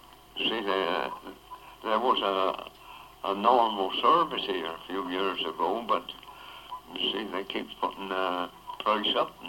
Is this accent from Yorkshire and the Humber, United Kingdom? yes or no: no; Swindon, South West England, United Kingdom; I come from Swindon, you see. My hometown was Swindon.